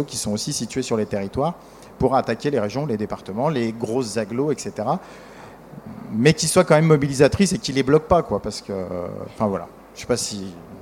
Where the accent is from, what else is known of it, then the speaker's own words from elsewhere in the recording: Bourg-en-Bresse, Auvergne-Rhône-Alpes, France; moi, je viens de Bourg-en-Bresse